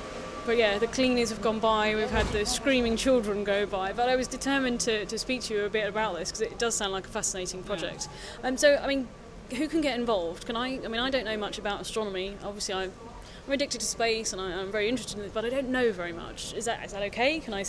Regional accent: London, United Kingdom; I'm from London, so I don't really get to do much in the way of astronomy because it's just so bright.

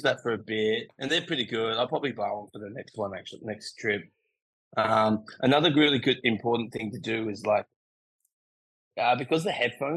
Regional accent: Sydney, New South Wales, Australia; now in Melbourne, Australia; I grew up in Sydney my whole life.

